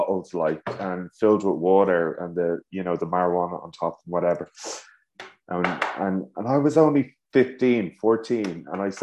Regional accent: Dublin, Leinster, Ireland; But you know, growing up in Dublin, with the lads, you know

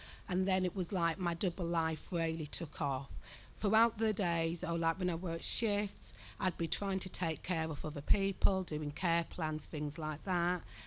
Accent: Leeds, Yorkshire and the Humber, United Kingdom; born there; So I was born in Leeds, in Chapel Town. Most people know it as ghetto, and it is. It's quite a dysfunctional area.

